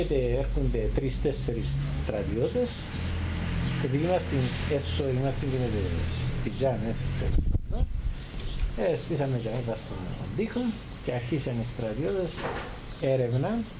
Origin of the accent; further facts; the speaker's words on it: Kyperounta, Limassol District, Cyprus; εγώ είμαι από την Κυπερούντα.